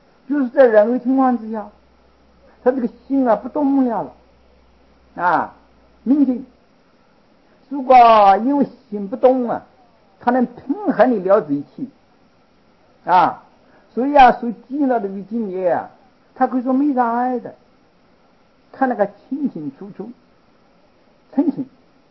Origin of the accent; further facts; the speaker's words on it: China; 用我们中国人的这个说话来说，周皇帝啊出将入相